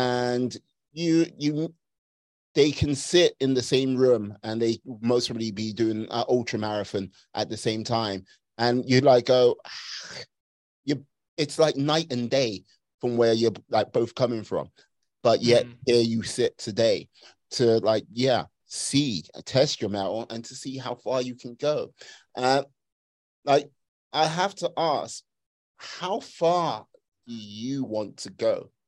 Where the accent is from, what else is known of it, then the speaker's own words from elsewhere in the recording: London, United Kingdom; I say this as a Londoner